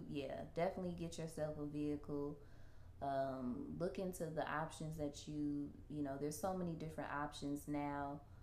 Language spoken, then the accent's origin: English; Midwest, United States; But, like, in the Midwest, which I'm from the Midwest in the United States, you have to have a vehicle.